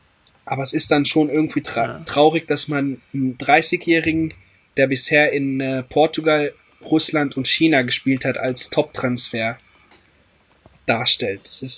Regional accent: Luxembourg; da bin ich halt als Luxemburger Betroffener

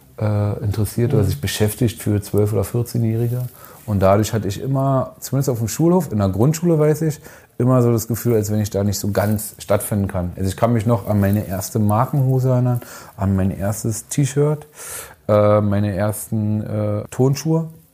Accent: Berlin, Germany; born or raised there

